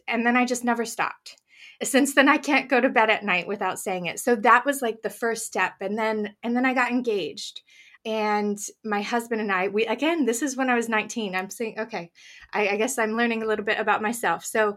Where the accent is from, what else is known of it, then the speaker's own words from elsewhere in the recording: United States; now in Oxfordshire, United Kingdom; We live in Oxfordshire, England. We are from America, but we've had lots of travels due to my husband's work and studies.